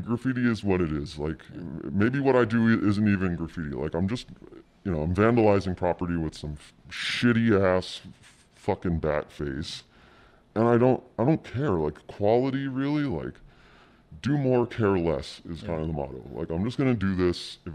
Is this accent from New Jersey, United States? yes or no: yes; Jersey City, New Jersey, United States; because I grew up in Jersey City. So when I got to California, the surfers were like, hey, some white guy